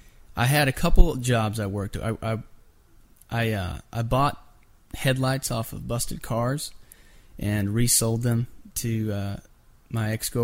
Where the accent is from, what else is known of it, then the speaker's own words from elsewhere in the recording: Pennsylvania, United States; And so being that I was from Pennsylvania and with that stat alone, they said, hey, maybe this guy can write your song.